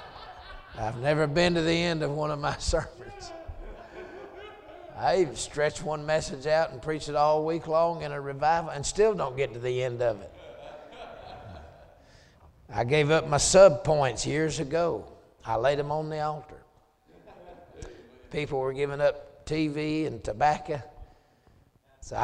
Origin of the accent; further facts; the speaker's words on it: Georgia, United States; I'm not a Cajun, I'm a Georgian.